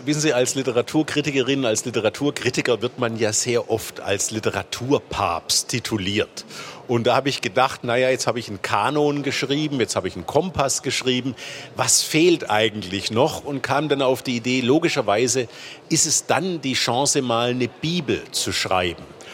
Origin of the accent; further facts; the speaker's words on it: Baden-Württemberg, Germany; was mir als Schwabe schon große Schwierigkeiten bereitete.